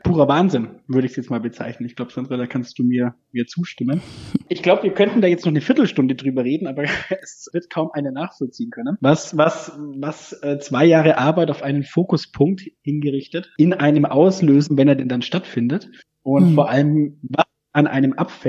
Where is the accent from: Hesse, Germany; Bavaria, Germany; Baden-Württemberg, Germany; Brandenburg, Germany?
Bavaria, Germany; Ansbach; Wohlbehütet als Einzelkind im wunderschönen Ansbach-Eib in Mittelfranken. In Ansbach-Eib auch in die Grundschule, dann der Weg in die Innenstadt ans Platengymnasium in Ansbach.